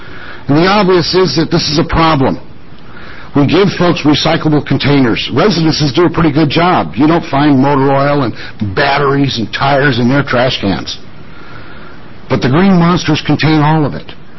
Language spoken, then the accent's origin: English; Cottage Grove, United States; Now, I come from Cottage Grove. We're kind of a can-do city.